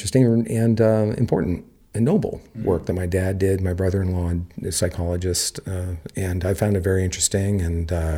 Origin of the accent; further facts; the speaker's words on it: Napa, California, United States; I was born and raised in Napa. Not many of us.